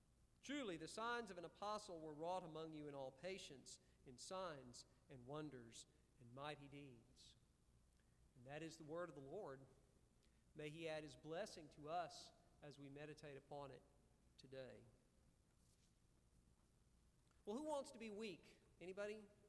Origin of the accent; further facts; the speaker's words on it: Valdosta, Georgia, United States; Doc Holliday's from my hometown of Valdosta, Georgia.